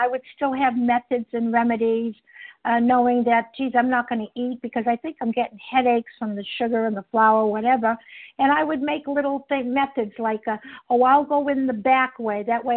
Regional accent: Massachusetts, United States; from Massachusetts, a recovered compulsive overeater.

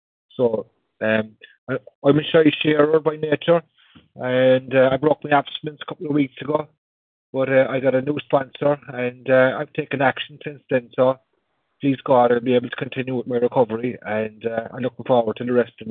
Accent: Ireland; and I'm from Ireland.

